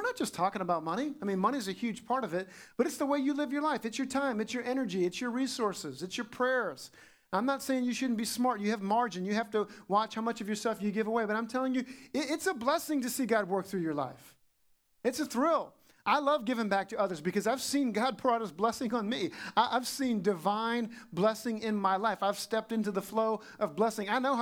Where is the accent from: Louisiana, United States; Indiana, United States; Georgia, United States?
Louisiana, United States; I'm telling you, I'm from South Louisiana. I grew up with swamps all around me.